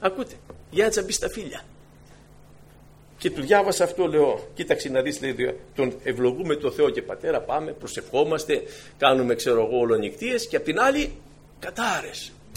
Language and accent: Greek; Aitoliko, Western Greece, Greece; Δηλαδή, στην πατρίδα μου εκεί, στο Αιτωλικό, είχαν ειδική έτσι αποκάλυψη στις κατάρες.